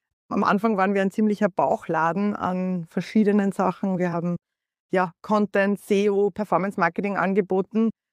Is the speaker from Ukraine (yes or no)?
no; Upper Austria, Austria; ich sitze in Linz, das hört man auch an meinem Akzent. Ich bin gebürtige Oberösterreicherin